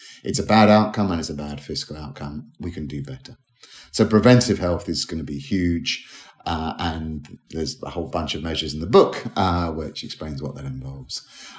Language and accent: English; London, United Kingdom; born there; I was born in London.